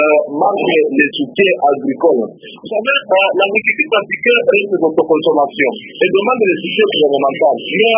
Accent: Baraka, South Kivu, DR Congo; j'étais encore à Baraka, puisque je suis de Baraka, j'étais encore là.

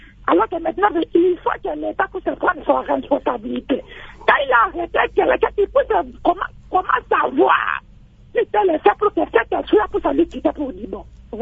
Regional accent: Mbandaka, Équateur, DR Congo; Ce qui se passe, c'est ici chez nous à Mbandaka.

